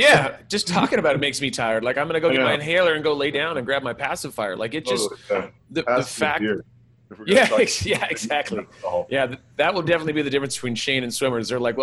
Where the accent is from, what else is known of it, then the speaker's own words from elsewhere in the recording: Ireland; But I'm Irish. So it's kind of the way that you're raised that way.